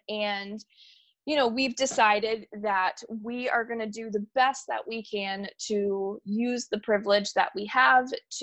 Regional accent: New Hampshire, United States; growing up in New Hampshire, where I graduated with 800 kids and three of them were people of color, two of them happened to be twins

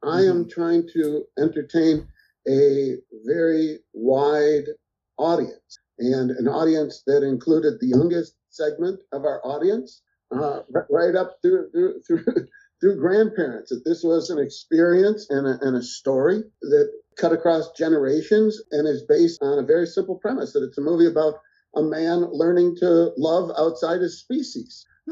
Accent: Chicago, Illinois, United States; sat next to me at a screening of Beethoven in Chicago, my hometown, with my mother on the other side.

